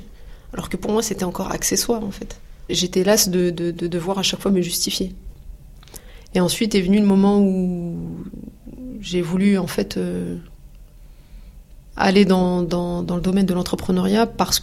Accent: Mantes-la-Jolie, Île-de-France, France; donc j'ai 40 ans. Le quartier dans lequel j'ai grandi, c'était au Val-Fouré, donc à Mantes-la-Jolie. Et on vivait donc dans un HLM.

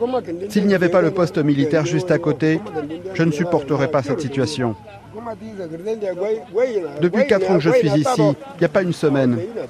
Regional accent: Maltouri, Diffa, Niger; Je viens de Maltouri, à 2 heures d'ici. Ça fait 4 ans que je suis là.

